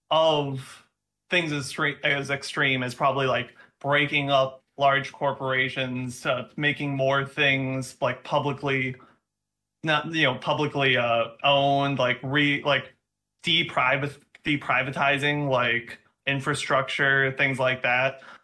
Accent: Minnesota, United States; And I'm also originally from Minnesota

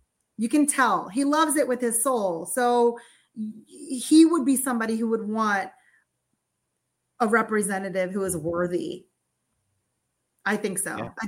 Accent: Delaware County, Pennsylvania, United States; Fun fact, me and Stephanie are from the same town outside of Philly. We're both from Delco.

